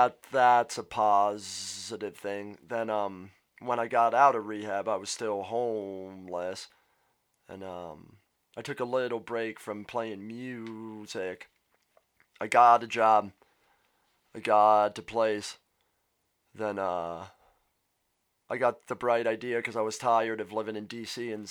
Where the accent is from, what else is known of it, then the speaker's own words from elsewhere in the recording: Washington, District of Columbia, United States; I grew up in Washington, D.C. I grew up with a stutterer as well.